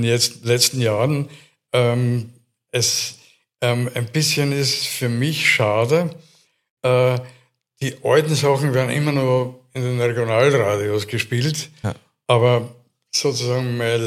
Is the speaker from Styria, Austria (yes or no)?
yes; Styria, Austria; accent: East Styrian; Ich bin aufgewachsen am Land, da habe ich natürlich auch perfekt Oststeirisch gesprochen.